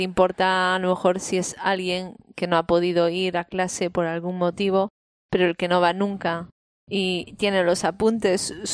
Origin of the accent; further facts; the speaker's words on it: Pontevedra, Galicia, Spain; born there; no soy extranjera dentro de España, pero como he tenido que estudiar en una ciudad diferente a donde nací